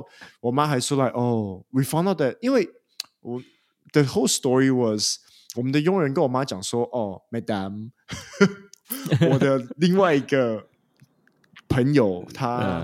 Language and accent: Chinese; Malaysia; 这个真的是我们在马来西亚长大